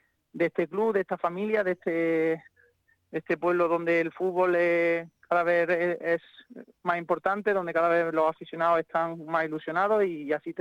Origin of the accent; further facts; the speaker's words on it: Puente Genil, Andalusia, Spain; yo soy de aquí de Puente Genil, es un reto el continuar una temporada más defendiendo mi pueblo